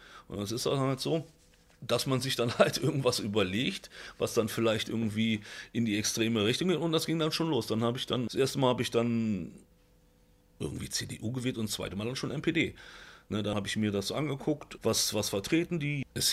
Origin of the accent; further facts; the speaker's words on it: Berlin, Germany; born there; Ich bin in Berlin geboren und bin auch mit vielen ausländischen, meist türkischen Mitschülern zur Schule gegangen.